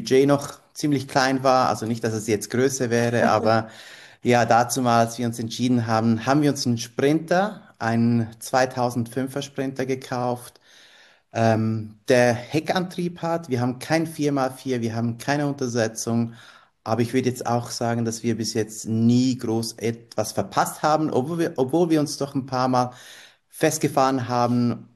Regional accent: Switzerland; now in Czech Republic; Ich bin ursprünglich, also in der Schweiz geboren, aufgewachsen. Meine Mutter ist aber Spanierin, mein Vater Italiener. Und vor etwa 10 Jahren sind wir nach Tschechien ausgewandert

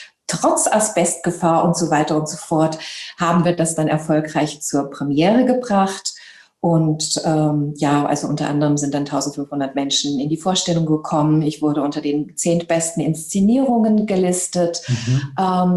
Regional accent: Hanau, Hesse, Germany; also born or lived in Libya; Wir sind damals halt eben auch geflüchtet und ich habe dann meine Jugend und eben auch mein Abitur in Hanau gemacht, in Hessen

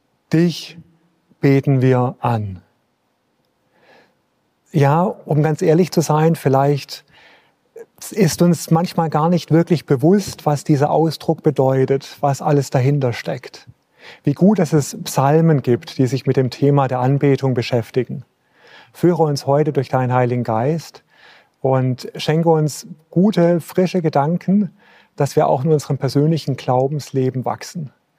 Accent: Baden-Württemberg, Germany; Der Schwabe, ganz besonders da, wo ich herkomme.

